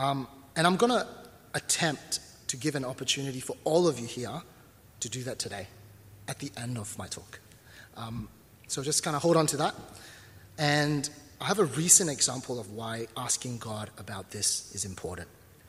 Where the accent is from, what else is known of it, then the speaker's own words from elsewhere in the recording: Myanmar; And it started for me when I was in Burma. In case you don't know, I'm from Burma.